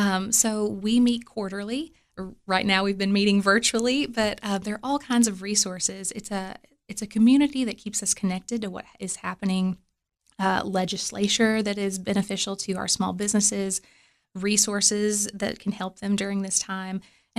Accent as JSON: {"language": "English", "town": "Cookeville", "region": "Tennessee", "country": "United States", "tie": "born or raised there", "said": "I am excited to bring those skills to the table to better Cookeville. To put those in effect for my hometown."}